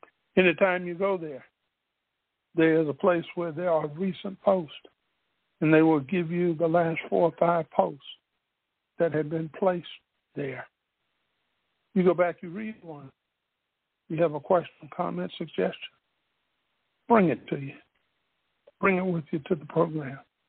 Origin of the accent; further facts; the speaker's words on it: Spartanburg, South Carolina, United States; born there; That's why I was born in the Spartanburg General Colored Hospital, because they weren't going to spend the same on it as they did any other.